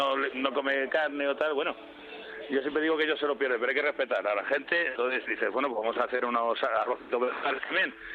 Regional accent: Madrid, Community of Madrid, Spain; Soy nacido en el Madrid de las Vistillas.

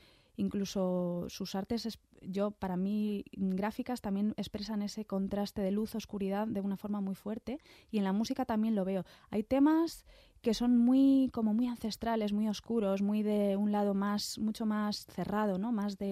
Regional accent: Castile, Spain; en Castilla, por ejemplo, en la zona de Castellana, que es de donde yo vengo también

